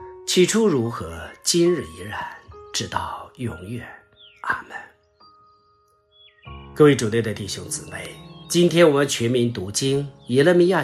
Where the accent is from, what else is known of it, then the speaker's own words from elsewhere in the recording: China; 因为尤其我们中国人都非常的害怕死亡，尤其一般的中国人都不愿意谈到死亡这两个字